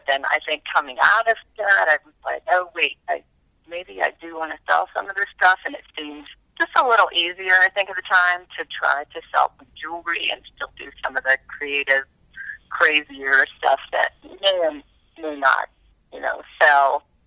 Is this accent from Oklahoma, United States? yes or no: no; Asheville, North Carolina, United States; my dad is still an architect in Asheville, but he has been a potter and he's a painter as well. And my mom had a huge loom in our basement growing up